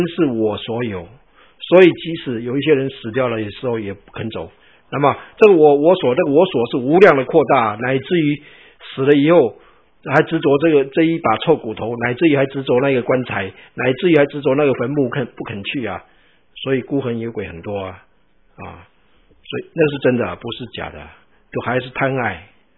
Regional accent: China; 不过还不错啦，我们中国人祭祖还给他有吃有喝

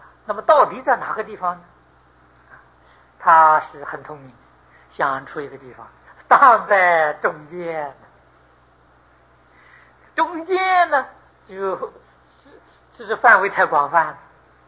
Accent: Taipei, Taiwan; 比如我们说我们台湾那个钟啊，台钟啊，那真的叫钟吗？我们台北人看它了

